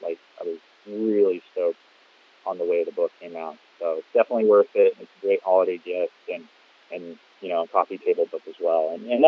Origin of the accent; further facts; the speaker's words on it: Vancouver, Washington, United States; I grew up in Vancouver, Washington.